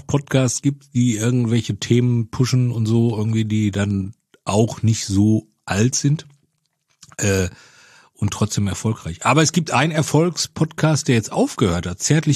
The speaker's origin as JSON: {"language": "German", "town": "Bochum", "region": "North Rhine-Westphalia", "country": "Germany", "said": "Ich komme aus Bochum. Ich kenne alle Perspektiven in Bochum."}